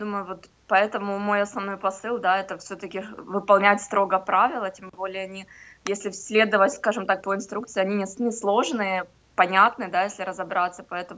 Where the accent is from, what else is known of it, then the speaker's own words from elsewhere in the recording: Ukraine; мы родились в Украине, мы прожили в Украине, ну, если вот да, про страну, да, говорить, то есть было украинское гражданство